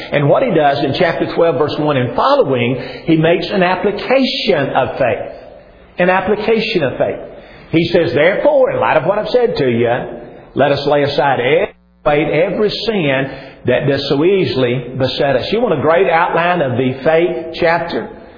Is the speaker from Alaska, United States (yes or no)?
no; Huntsville, Alabama, United States; now in Hendersonville, United States; I've lived in Hendersonville most of my life. I grew up in Huntsville, Alabama. Been in Hendersonville for the last 25 years. Been in Middle Tennessee for the last 30 plus years.